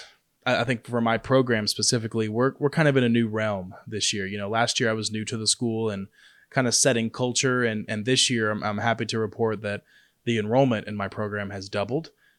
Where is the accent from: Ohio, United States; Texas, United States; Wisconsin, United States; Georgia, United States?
Georgia, United States; Atlanta; it makes me feel like I'm back home, because Chick-fil-A was founded in my home country, Atlanta, Georgia.